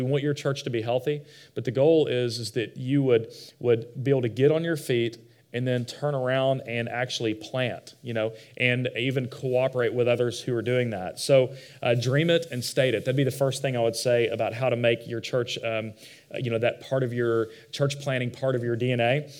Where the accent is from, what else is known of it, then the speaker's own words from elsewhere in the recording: Fort Worth, Texas, United States; I'm not from there. I'm from Fort Worth, just right over here. And so that's where I grew up, but I went to Tech.